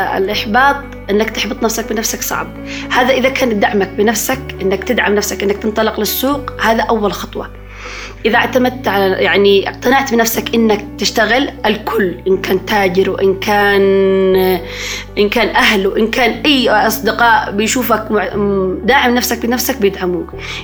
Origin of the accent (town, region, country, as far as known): Yemen